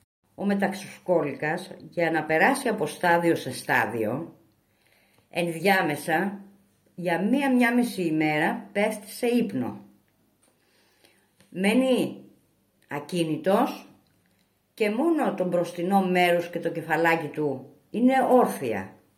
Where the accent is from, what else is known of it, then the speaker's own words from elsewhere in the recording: Kymi, Central Greece, Greece; Ναι, εγώ γεννήθηκα στην Κίμη, μεγάλωσα εδώ, παντρεύτηκα και παραμένω στην Κίμη.